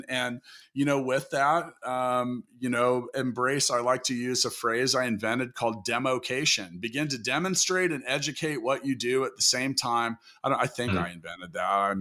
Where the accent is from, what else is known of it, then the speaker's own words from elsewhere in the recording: Kansas City, United States; here in my hometown of Kansas City